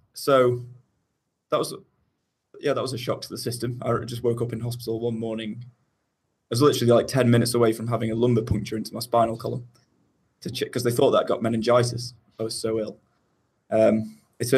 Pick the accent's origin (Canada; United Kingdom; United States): United Kingdom; Manchester, North West England; I'm from Manchester in the UK.